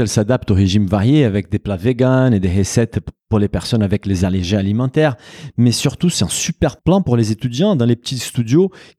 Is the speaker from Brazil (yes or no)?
yes; Brazil; Au Brésil, mon pays d'origine, c'est exactement pareil en fait.